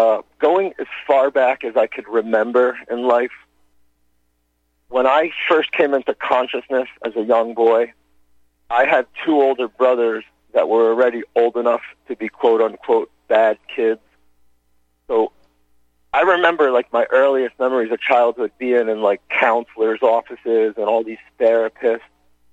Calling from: North Carolina, United States; Okay, I'm calling from North Carolina.

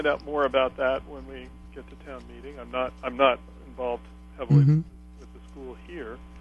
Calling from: Hinesburg, Vermont, United States; I'm from Hinesburg.

